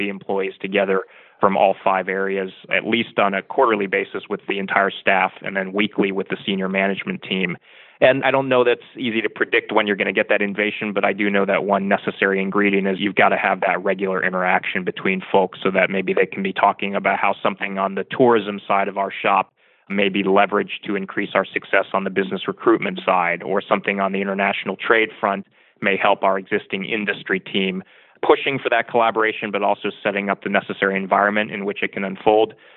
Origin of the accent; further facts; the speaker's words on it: Ohio, United States; Growing up in Ohio, a lot of people I knew vacationed in the Outer Banks of North Carolina